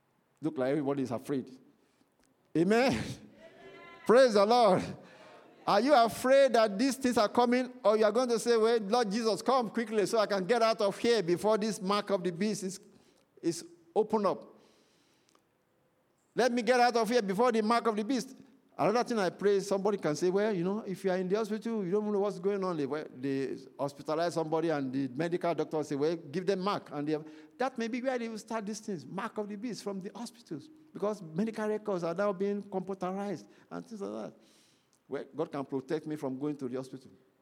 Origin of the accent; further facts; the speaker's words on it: Nigeria; moved away as an adult; When I came to this country, the first time I came to this country from Nigeria, just for a visit, and I wanted to rent a car at the airport.